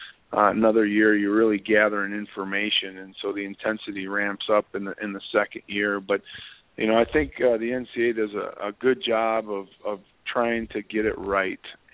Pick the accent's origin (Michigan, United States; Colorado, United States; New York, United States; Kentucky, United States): Michigan, United States; I grew up in the Detroit area, and even from being a really young kid, I used to watch CBC and Hockey Night in Canada